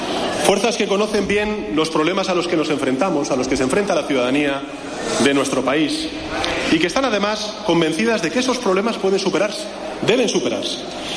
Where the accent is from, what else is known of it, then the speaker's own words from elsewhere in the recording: Spain; nosotros somos tan españoles como ustedes, no somos menos españoles que ustedes.